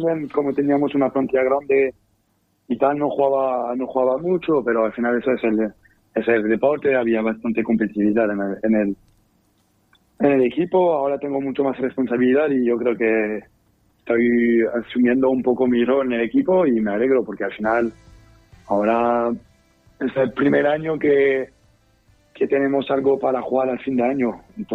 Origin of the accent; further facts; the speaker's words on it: France; Spanish is a second language; now in Argentina; yo vivo entre comillas al lado porque yo soy francés